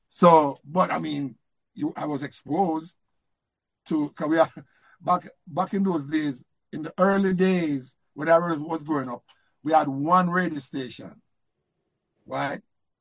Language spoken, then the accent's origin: English; Jamaica; growing up in Jamaica, back in those days, there's a lot of things you could get into.